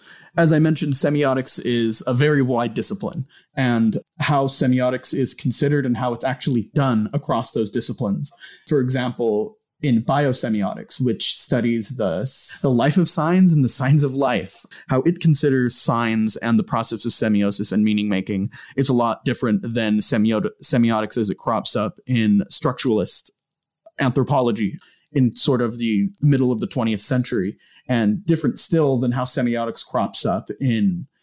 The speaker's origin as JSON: {"language": "English", "town": "Visalia", "region": "California", "country": "United States", "tie": "born or raised there", "said": "Yep, my hometown."}